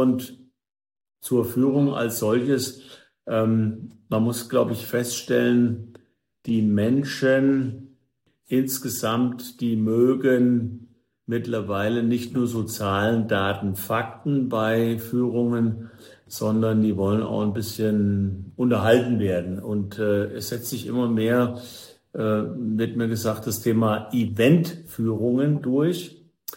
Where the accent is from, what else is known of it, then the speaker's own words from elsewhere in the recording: Fulda, Hesse, Germany; ich bin zwar nicht in Fulda geboren, aber mit dem 6. Monat bin ich hierher gekommen und wohnte immer in Fulda. Später dann ein bisschen außerhalb, aber naja, Eigenzell ist ja eigentlich fast auch Fulda.